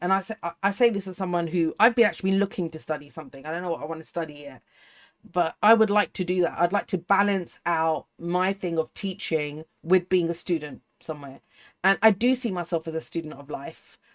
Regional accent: United Kingdom; I know I'm British, but I'm not always sarcastic.

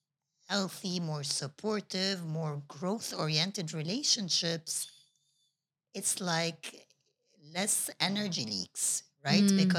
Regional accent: Abu Dhabi, United Arab Emirates; I used to live in Abu Dhabi and born and raised in Abu Dhabi, going down the seafood market with my friends.

